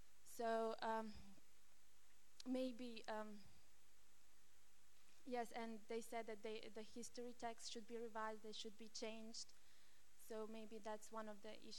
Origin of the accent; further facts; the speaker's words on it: Bosnia & Herzegovina; and I'm from Bosnia and Herzegovina.